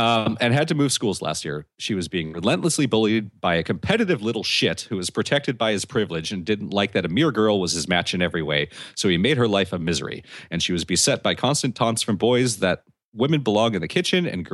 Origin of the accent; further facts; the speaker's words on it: United States; Whatever. I'm American.